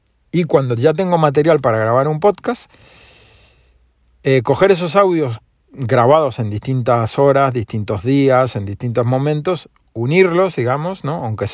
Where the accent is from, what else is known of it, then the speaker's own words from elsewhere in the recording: Argentina; now in Spain; o como yo lleva más años vivido en España que en Argentina, y también soy español, aparte de argentino